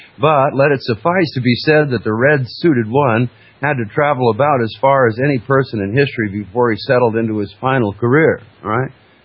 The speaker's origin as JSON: {"language": "English", "region": "Alaska", "country": "United States", "tie": "born or raised there", "said": "Of course, I grew up in Alaska and not far south of Fairbanks, Alaska, is North Pole"}